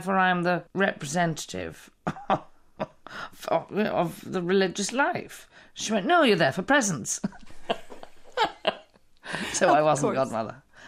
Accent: England, United Kingdom; Because basically, I was brought up in England. My family are Irish Catholics.

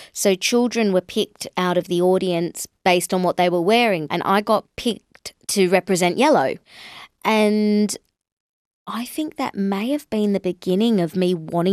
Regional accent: Sydney, New South Wales, Australia; growing up in Sydney in the early 80s.

